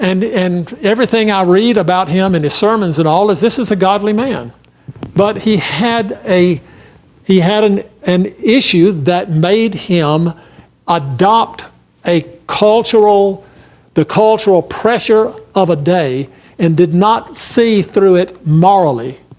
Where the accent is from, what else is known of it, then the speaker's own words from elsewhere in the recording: Mississippi, United States; I'm from Mississippi. And so I understand the dynamic.